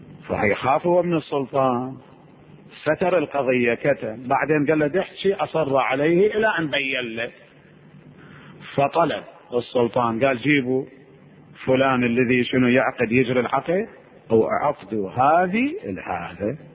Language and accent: Arabic; Iraq; moved away; مو هذا كان حرام عندنا بالعراق